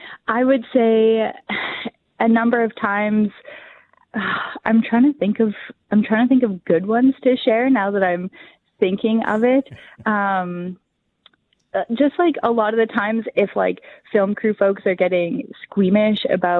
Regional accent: Calgary, Alberta, Canada; I grew up in Calgary, Alberta, so nowhere near Old Crow.

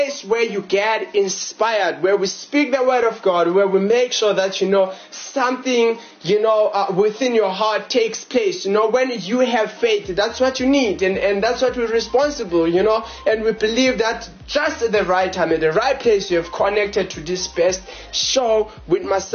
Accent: Johannesburg, Gauteng, South Africa; We are from Johannesburg in South Africa.

